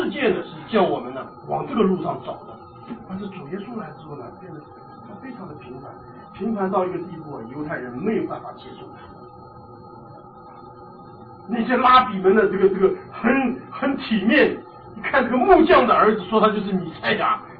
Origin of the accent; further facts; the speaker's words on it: Taiwan; 我们记得我小的时候在台湾的时候呢